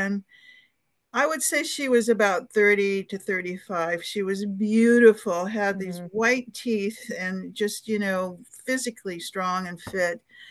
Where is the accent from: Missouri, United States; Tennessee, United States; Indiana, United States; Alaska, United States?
Alaska, United States; For me, I'm from Alaska, and I like big game and the roughness of it, the wildness of it.